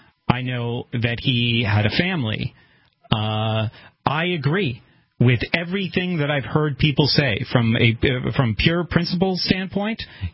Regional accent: Brentwood, New Hampshire, United States; I lived in Brentwood, I grew up in Brentwood, New Hampshire, and I know a lot of people there.

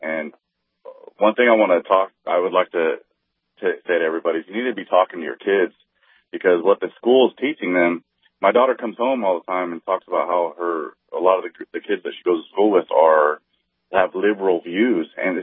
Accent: California, United States; It may be conservative to the standards of California, but I'm from Kern County, and it's a real conservative county there.

